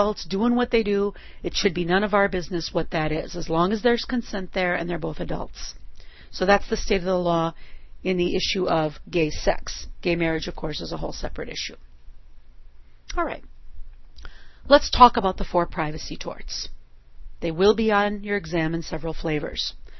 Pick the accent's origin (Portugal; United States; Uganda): United States; Minnesota; My home state of Minnesota recognized none of the privacy torts until the late 1990s.